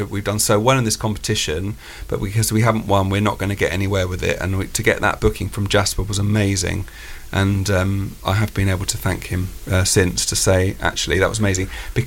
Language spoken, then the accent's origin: English; Isle of Wight, South East England, United Kingdom; I mean, I just live in the best place in the world. I mean, the Isle of Wight is so incredible.